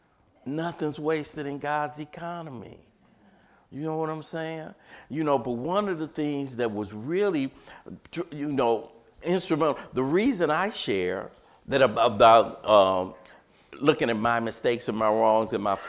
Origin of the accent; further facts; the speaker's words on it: Los Angeles, California, United States; 6 sons. We were growing up in Watts.